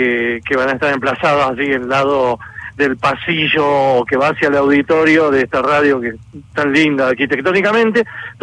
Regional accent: Buenos Aires, Argentina; el único que está desigualado soy yo, que vengo de Buenos Aires

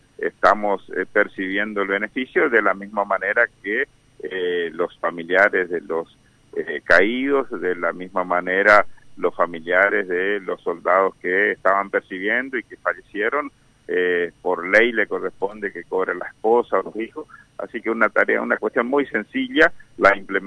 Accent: Argentina; somos argentinos, somos soldados

